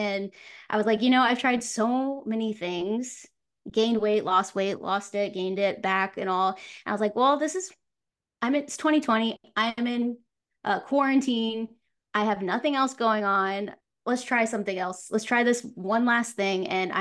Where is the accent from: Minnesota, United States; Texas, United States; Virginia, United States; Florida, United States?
Florida, United States; also born or lived in New York; So then we wound up moving back to my hometown, Florida, from New York.